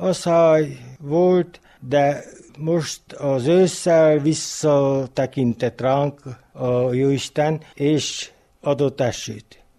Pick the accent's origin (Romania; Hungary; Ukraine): Romania; Dobolii de Sus, Covasna; Feldobolyból, 1964-ben születtem.